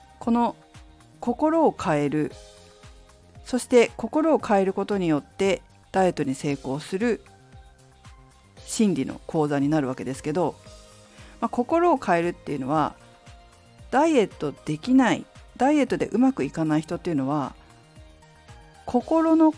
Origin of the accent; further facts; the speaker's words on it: Fukushima, Japan; now in Tokyo, Japan; 私も福島県福島市出身なので、2月は超寒いということを知っております。